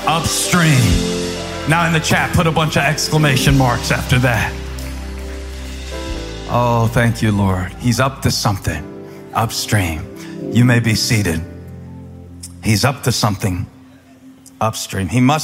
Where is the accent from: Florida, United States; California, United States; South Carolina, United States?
South Carolina, United States; Moncks Corner; I grew up in South Carolina. I just say the state now. But when I really want to identify it, where at in South Carolina, a little town about 30 miles north of Charleston called Monk's Corner.